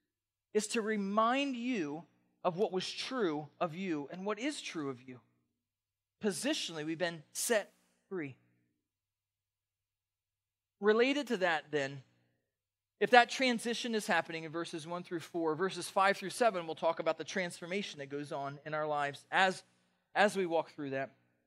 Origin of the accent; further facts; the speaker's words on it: East Coast, United States; accent: East Coast; You'll have to just deal with my East Coast accent.